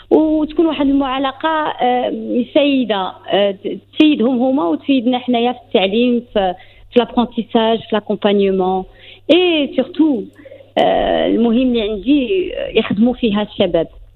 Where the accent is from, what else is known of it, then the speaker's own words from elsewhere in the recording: Morocco; احنا مغاربة ولكن حتى احنا إفريقيين، واخا احنا عربيين ولكن إفريقيين